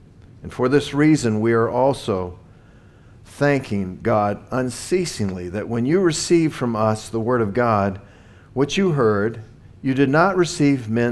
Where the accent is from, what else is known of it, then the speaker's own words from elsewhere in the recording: the South, United States; I remember, you know, I was in the South, born and raised in the South, and stupidly, we used to think that Catholics were just, you know, the worst.